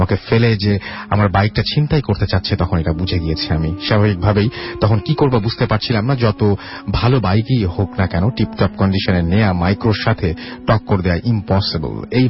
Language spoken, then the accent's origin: Bangla; Barisal, Barisal Division, Bangladesh; now in Khulna, Bangladesh; আমিও বরিশালের ছেলে, তাই বরিশালের সবকিছুই আমি জানি, ইভেন আমার দেশের বাড়ি বরিশাল, তবে ফ্যামিলি খুলনাতে থাকে, সেই সুবাদে আমরাও খুলনাতে থাকি।